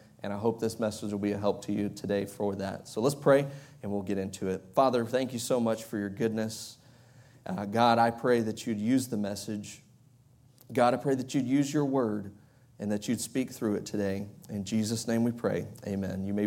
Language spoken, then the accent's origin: English; Texas, United States; growing up in East Texas. And sorry, that's West. East Texas, there we go. That's better.